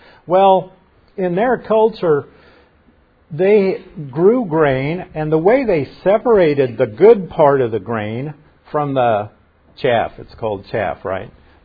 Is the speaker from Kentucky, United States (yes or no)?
no; Nebraska, United States; Now, you know I'm from Nebraska, and being from Nebraska, I remember a guy